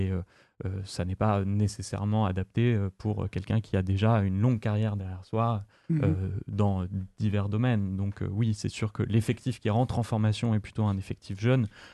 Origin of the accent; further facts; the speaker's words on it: Paris, Île-de-France, France; Oui, tout à fait. Je suis né à Paris 11e.